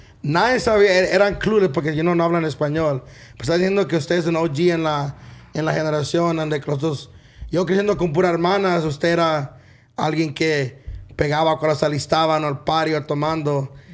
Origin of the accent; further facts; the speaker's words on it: Mexico; Como yo soy mexicano, solamente el corrido... He crecido ahí